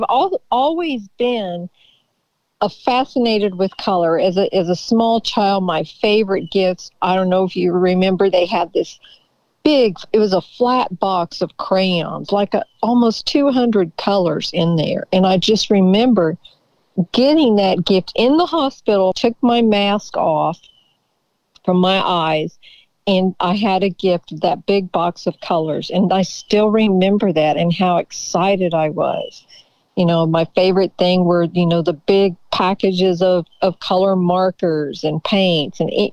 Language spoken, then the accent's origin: English; Kerrville, Texas, United States; I don't know if it's the reason, but I was born cross-eyed, and I'm from Kerrville, Texas, a small town.